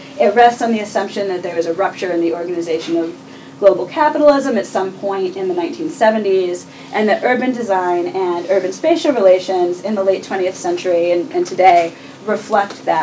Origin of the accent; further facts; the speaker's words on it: Michigan, United States; I'm not from Pennsylvania. I did not go to school at Pitt. I'm from Northern Michigan, actually. So I did not grow up steeped in sort of the deindustrialization that I'm writing about here